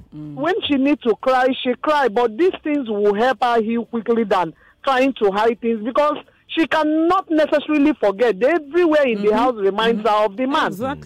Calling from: Nigeria; I'm calling you from Ajayi State.

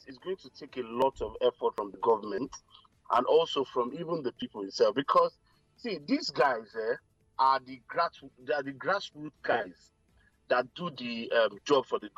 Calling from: Lagos, Nigeria; I'm actually in Lagos.

